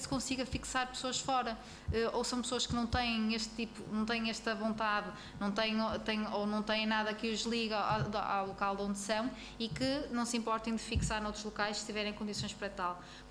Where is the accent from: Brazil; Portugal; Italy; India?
Portugal; Porto, Norte; now in Lamego, Portugal; Eu sou do Porto, portanto tive que me deslocar para Lamego